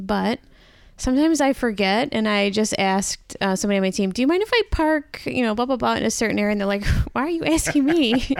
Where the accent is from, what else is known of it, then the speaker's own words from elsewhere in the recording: Greece, New York, United States; Born and raised in Greece. Okay. West Side's the best side.